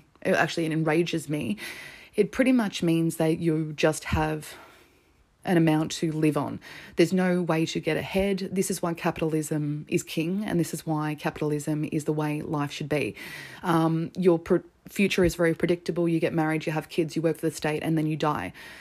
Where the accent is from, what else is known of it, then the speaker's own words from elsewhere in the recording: Australia; yes, I'm from Australia and we have a form of socialized healthcare